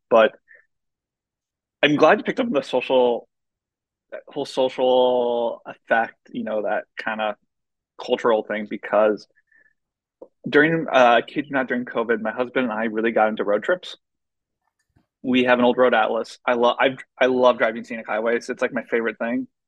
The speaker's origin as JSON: {"language": "English", "town": "Cedar Rapids", "region": "Iowa", "country": "United States", "tie": "born or raised there", "said": "Yeah, so I'm from Cedar Rapids, Iowa. I grew up there, went to college at Grinnell in Iowa, went to grad school at University of Wisconsin-Madison."}